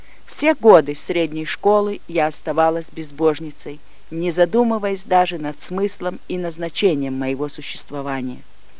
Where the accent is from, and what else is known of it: Donetsk Oblast, Ukraine; born or raised there